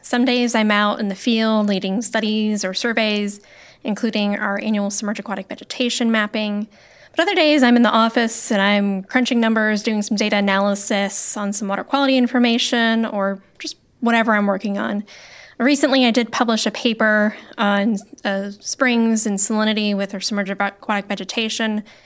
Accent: Florida, United States; When I grew up in Florida, and I got to visit springs

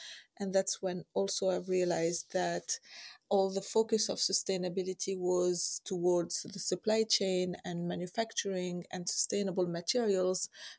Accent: Tunisia; moved away as an adult; So I am Tunisian. I grew up in Tunisia

